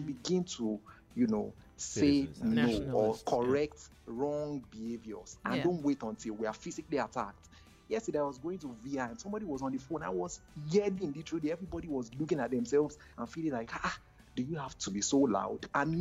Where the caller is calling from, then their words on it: Okota, Lagos, Nigeria; I'm calling from Okota in Lagos.